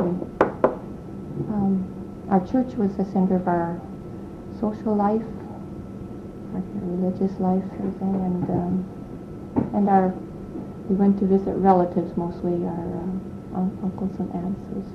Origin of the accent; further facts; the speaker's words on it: Chilliwack, British Columbia, Canada; born there; I was born in Chilliwack, in Lower Fraser Valley, and in 1941. I was the eighth child of my parents and the first girl.